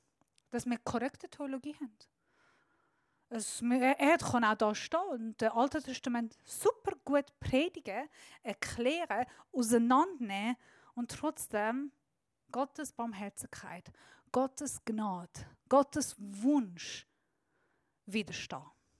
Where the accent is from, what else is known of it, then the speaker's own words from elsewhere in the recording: Iran; Als eine Iranerin, die Ungerechtigkeit erlebt hat, seit Kindheit mit der Regierung aufgewachsen ist, die wirklich vom Teufel ist